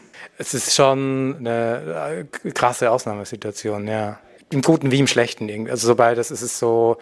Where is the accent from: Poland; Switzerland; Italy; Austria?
Austria; Styria; ich komme aus der Obersteiermark.